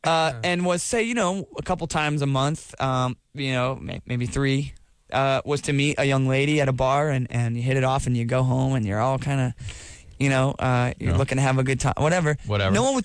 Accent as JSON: {"language": "English", "town": "Jacksonville", "region": "Florida", "country": "United States", "tie": "born or raised there", "said": "We grew up together in Jacksonville, Florida."}